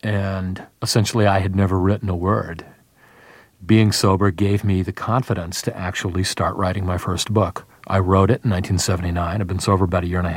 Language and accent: English; Los Angeles, California, United States; Well, essentially, I am from there. If I was from Moose Breath, Montana, I'd write long, dark, violent books about Moose Breath, Montana. I grew up there in the 1950s. I'm 42 now.